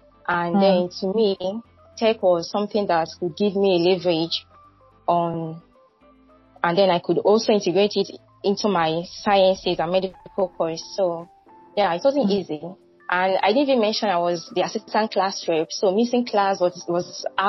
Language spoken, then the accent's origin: English; Enugu, Enugu State, Nigeria; And I'm a first daughter, born into a Christian home. And I grew up in Enugu.